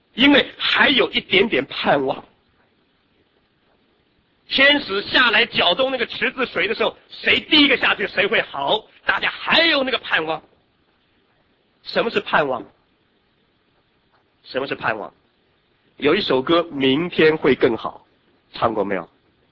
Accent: China; 我们是中国人

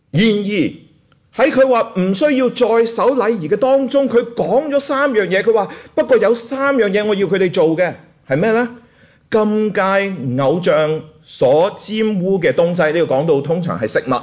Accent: Hong Kong; 我記得我小時候在香港長大，在教會裡面都有人跟我說

